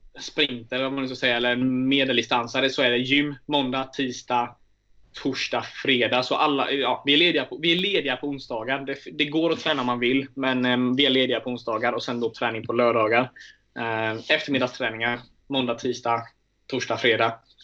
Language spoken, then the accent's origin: Swedish; Nässjö, Jönköping County, Sweden; när jag kom från Nässjö så hade jag inte simmat så himla långt